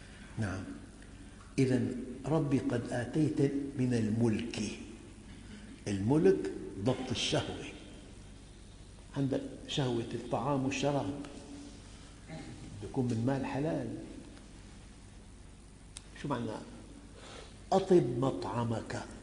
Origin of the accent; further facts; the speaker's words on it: Syria; مثلاً عندنا بالشام